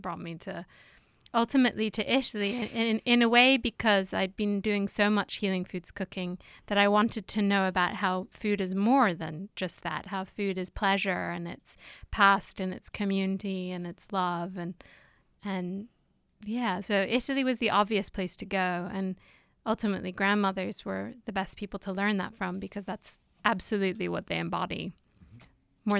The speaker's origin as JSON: {"language": "English", "region": "London", "country": "United Kingdom", "tie": "born or raised there", "said": "I was raised in London, and so I was raised in a big city"}